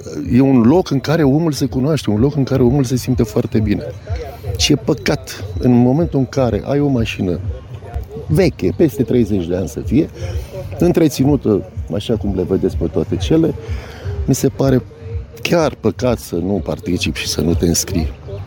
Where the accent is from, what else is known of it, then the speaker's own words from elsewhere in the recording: Oravița, Caraș-Severin, Romania; moved away as an adult; now in Bucharest, Romania; Și eu și soția suntem din Oravița.